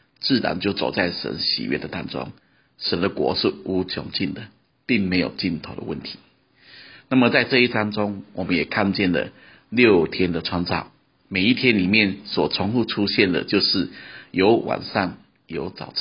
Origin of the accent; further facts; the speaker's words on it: China; 就好像我们中国人常常说的，要他杀却无心灵